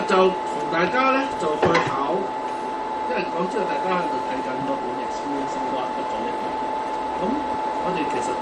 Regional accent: China

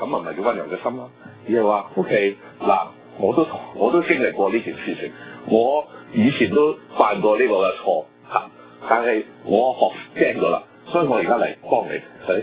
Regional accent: China; 我哋中國人咧嘅一個文化嘅盲點嚟，

